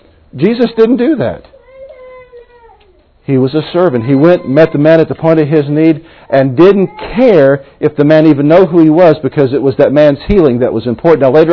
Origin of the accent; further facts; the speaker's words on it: the Ozarks, United States; I'm from the Ozarks. I find out God be smart, and I be dumb, and I just do what He says.